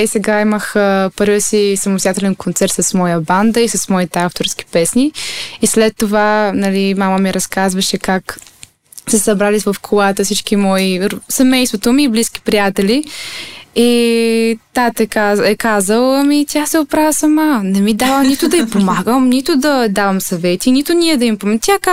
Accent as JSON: {"language": "Bulgarian", "town": "Plovdiv", "region": "Plovdiv Province", "country": "Bulgaria", "lives_now": "Sofia, Bulgaria", "said": "Когато дойдох в София, тъй като аз съм от Пловдив"}